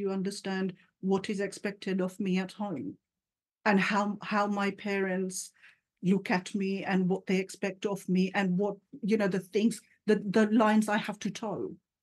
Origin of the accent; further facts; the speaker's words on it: London, United Kingdom; growing up in the East End of London, having my lived experience, you know, living amongst so many different cultures